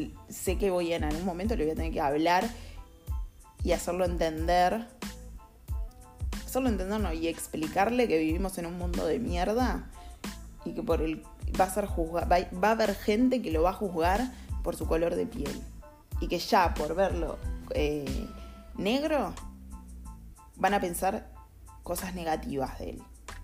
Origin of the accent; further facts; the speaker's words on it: Uruguay; now in Argentina; En mi caso sí yo soy de otro lado, soy uruguaya